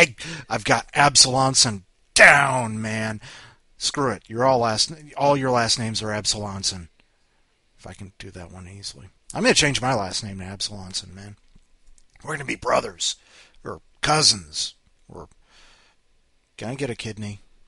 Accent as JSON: {"language": "English", "town": "Chicago", "region": "Illinois", "country": "United States", "tie": "born or raised there", "said": "I was raised in Chicago, so the Sears Tower and the John Hancock Building and all of that, we leveled them day after day."}